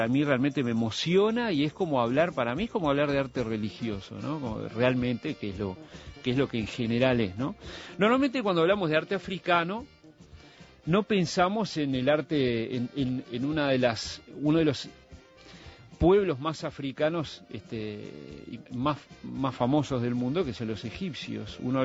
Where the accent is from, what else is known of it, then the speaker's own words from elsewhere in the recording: Uruguay; Como uruguayo en esta vida